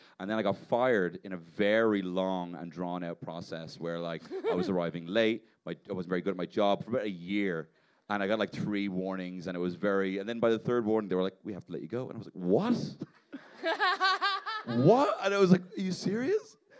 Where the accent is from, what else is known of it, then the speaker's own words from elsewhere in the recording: Ireland; And you know, being Irish over there, honestly, like you just talk and people just like, oh God, oh, I love it.